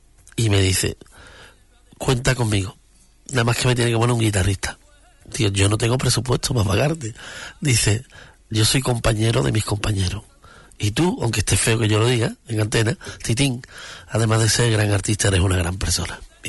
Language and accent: Spanish; Huelva, Andalusia, Spain; Yo amo a Huelva porque es mi tierra, ¿no? Que nadie me diga nada de Huelva